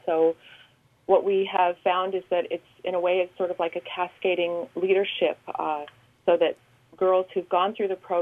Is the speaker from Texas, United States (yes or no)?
no; Oklahoma, United States; now in New York City, United States; I'm from Oklahoma, but I'm actually based in New York City.